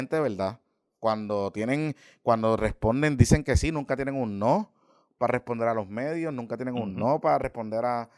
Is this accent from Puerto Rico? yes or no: yes; Puerto Rico; la dinámica de nosotros como puertorriqueños, cuando vamos a la playa